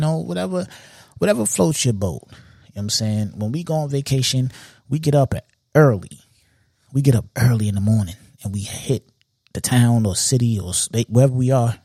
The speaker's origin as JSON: {"language": "English", "region": "New York", "country": "United States", "said": "Being that I'm a New Yorker is the main reason why I would edge it to New York."}